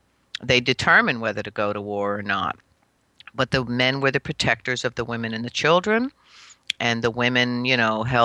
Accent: New York, United States; I grew up here in the Hudson Valley. I was born here on Turtle Island. I was right. born actually in this area in the Hudson Valley, yeah, upstate New York.

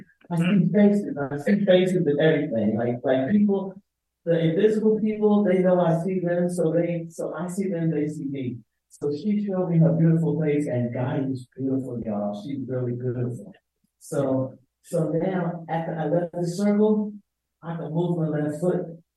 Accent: Pennsylvania, United States; I come from Pennsylvania.

